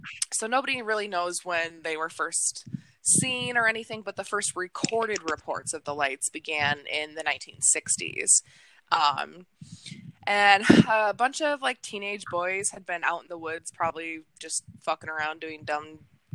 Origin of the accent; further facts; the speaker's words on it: Calumet, Michigan, United States; So I grew up in Calumet, Michigan, which is about an hour and a half, like 85-ish miles or so, northeast of where Paulding is.